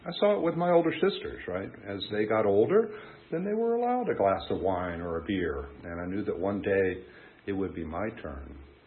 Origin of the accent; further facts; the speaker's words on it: Phoebus, Virginia, United States; I'm the kid from Phoebus, right?